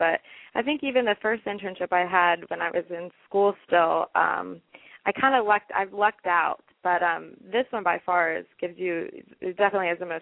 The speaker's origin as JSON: {"language": "English", "town": "Lexington", "region": "Kentucky", "country": "United States", "tie": "born or raised there", "lives_now": "Middleburg, United States", "said": "I am. I grew up in Lexington. Both my parents still live there. I went to the University of Kentucky, and I just moved up here to Middleburg for the internship in January."}